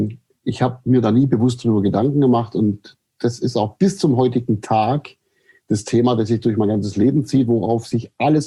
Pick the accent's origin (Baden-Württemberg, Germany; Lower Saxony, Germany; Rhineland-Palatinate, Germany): Baden-Württemberg, Germany; Aidlingen; Also, aufgewachsen bin ich im Landkreis Böbling da gibt es so eine Gegend, die heißt Heckengäu und das ist die Perle des Heckengäus, wie die Ortschaft sich selber nennt und das ist der Ort Eidlingen. Da bin ich groß geworden